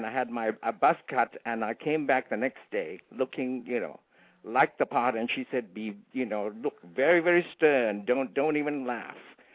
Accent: London, United Kingdom; I come from London, and there was a screening in London

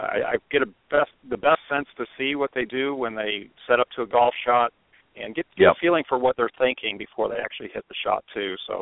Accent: Michigan, United States; golf was just a fun summer sport growing up in Michigan.

